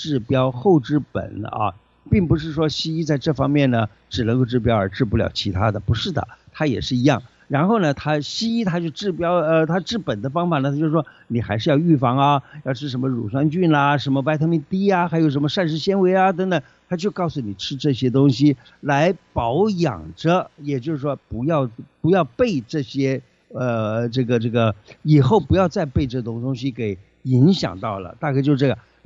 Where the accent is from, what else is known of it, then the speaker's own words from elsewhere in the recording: China; 所以你看，我们中国人啊，这个都很讲究